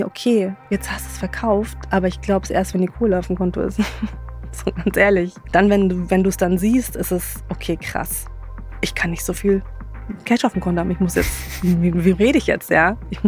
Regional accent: Munich, Bavaria, Germany; moved away as an adult; now in Berlin, Germany; ich wohne in Berlin, bin eigentlich Münchnerin, bin seit, schon lange in Berlin, seit fast 12 Jahren jetzt schon in Berlin.

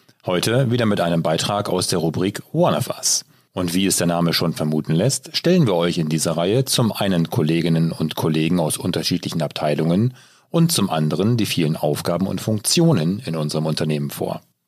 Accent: Northern Germany, Germany; wie ich als Norddeutscher sage

